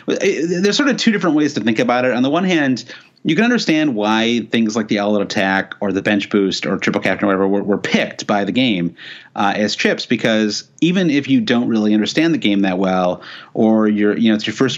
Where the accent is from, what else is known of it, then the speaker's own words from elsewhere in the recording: United States; as an American, too